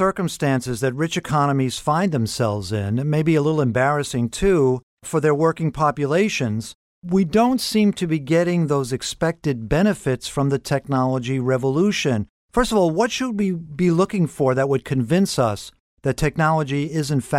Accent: New York, United States; I was brought up in New York in the 60s, and I lived very close to the New York World's Fair in 1964.

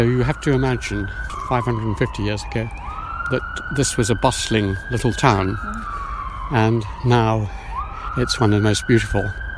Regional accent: Cambridge, East of England, United Kingdom; And I'd say … I'm from Cambridge.

